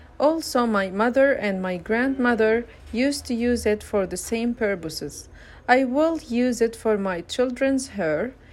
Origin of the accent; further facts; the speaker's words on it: Nablus, West Bank, Palestine; I'm 23 years old. I'm from Nablus City.